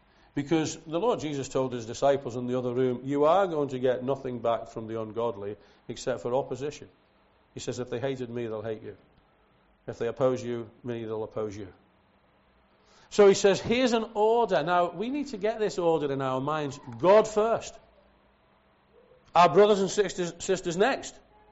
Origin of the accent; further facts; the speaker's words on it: Liverpool, North West England, United Kingdom; also born or lived in Scotland; the little assembly that I was brought up in Liverpool, and then the one I was first in Scotland